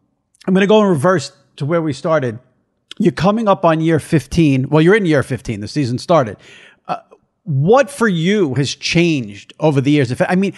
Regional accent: New York City, New York, United States; I'm a New Yorker. I've been a New Yorker my whole life.

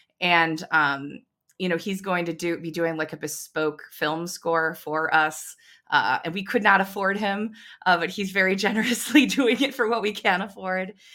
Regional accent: Ohio, United States; I came in from Ohio

